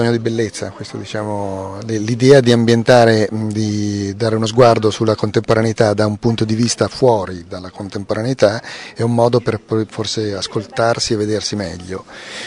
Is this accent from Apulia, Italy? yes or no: no; Varallo, Piedmont, Italy; born there; sono nato in montagna, sono nato a Varallo e fin da piccolo vado lì